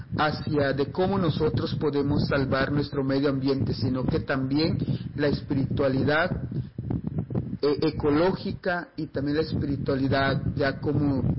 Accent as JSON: {"language": "Spanish", "town": "Leticia", "region": "Amazonas", "country": "Colombia", "said": "soy de Leticia, Amazona, soy de la etnia Ticuna, hago parte del resguardo indígena de Nazaret"}